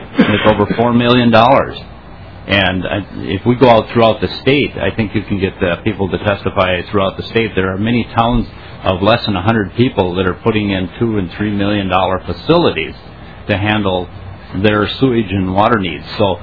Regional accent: New York Mills, Minnesota, United States; This is for my actually my hometown of New York Mills. As I indicated, it's a population of about 1,200 people.

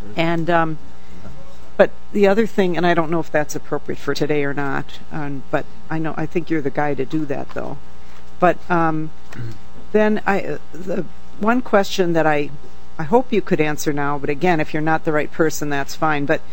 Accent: Rochester, Minnesota, United States; I'm from Rochester. Obviously we have very, very good medical services in Rochester

